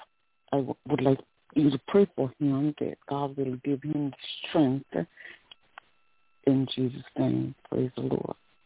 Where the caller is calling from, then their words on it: U.S. Virgin Islands; I'm calling from the Virgin Islands, and I would like to give a praise report.